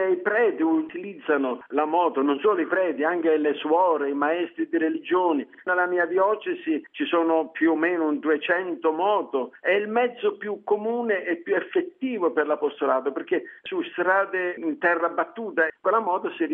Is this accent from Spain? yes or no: no; West Kalimantan, Indonesia; Italian is a second language; Io provengo dalla diocesi di Sangao nel Borneo occidentale